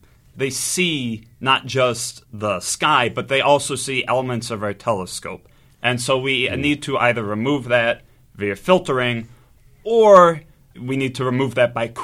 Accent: New Brunswick, New Jersey, United States; now in Philadelphia, United States; I'm a grad student at the University of Pennsylvania, and I'm from New Brunswick, New Jersey, originally. I live here in Philadelphia now.

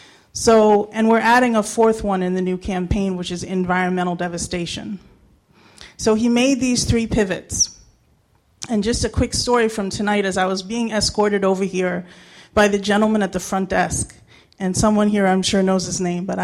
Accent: Pennsylvania, United States; now in Philadelphia, United States; I grew up in Westmoreland County in southwestern PA. I've been living in Philadelphia for 26 years.

